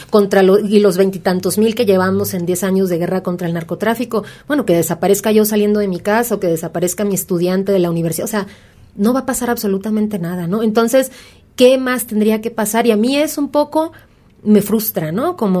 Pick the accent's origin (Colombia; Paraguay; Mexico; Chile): Mexico; a mí eso es lo que me frustra un poco como ciudadana mexicana